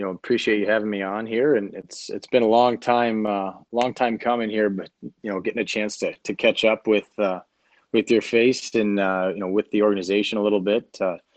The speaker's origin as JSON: {"language": "English", "town": "Grand Rapids", "region": "Michigan", "country": "United States", "tie": "born or raised there", "said": "So I grew up in Grand Rapids, Michigan."}